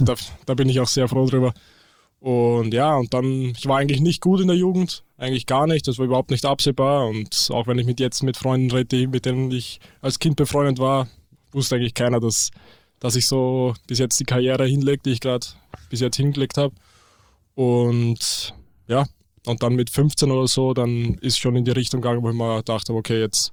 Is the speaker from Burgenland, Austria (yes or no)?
yes; Eisenstadt, Burgenland, Austria; Ich komme aus Österreich, genauer zu sein aus Eisenstadt, das ist in Burgenland. Das ist auf jeden Fall nicht typisch für Österreich, weil dort gibt es nicht wirklich Berge, eher mehr Weinberge. Und ja, ziemlich viel Flachland, viel Natur